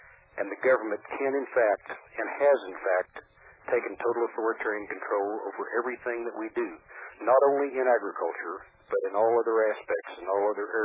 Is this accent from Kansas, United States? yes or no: no; Campo, Colorado, United States; Born and raised in Campo, Colorado, a small town in southeastern Colorado. Also farmer, rancher, have been all my life.